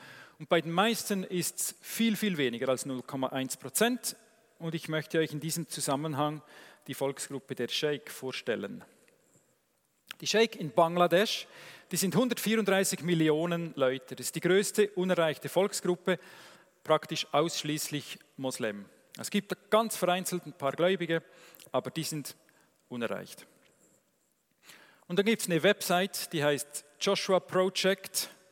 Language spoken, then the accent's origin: German; Switzerland; Ist nicht ganz wie bei uns in der Schweiz da an diesen Orten.